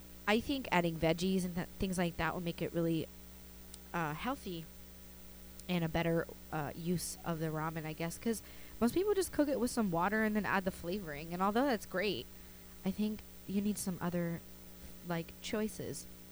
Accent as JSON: {"language": "English", "region": "California", "country": "United States", "said": "I mean, I'm from SoCal, but I'm not from the South."}